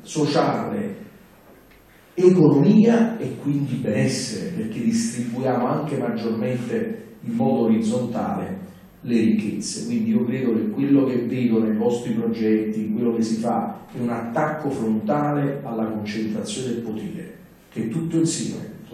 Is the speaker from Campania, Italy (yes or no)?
yes; Naples, Campania, Italy; e quindi da napoletano, per adesso da sindaco e dopo non so, ma sicuramente io ho scelto di rimanere a Napoli